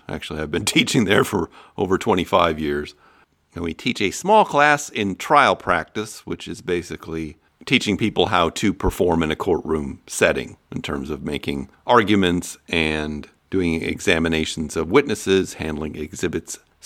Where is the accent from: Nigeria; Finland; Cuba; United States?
United States; Iowa; I came from Iowa.